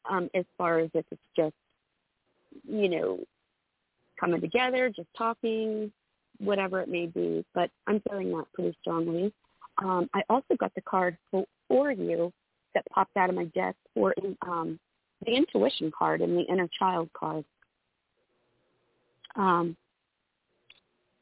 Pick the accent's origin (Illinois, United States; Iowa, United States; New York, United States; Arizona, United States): Arizona, United States; Phoenix; I'm from Phoenix, too, and, yeah, it sounds insane, but it gets, I think, record-breaking.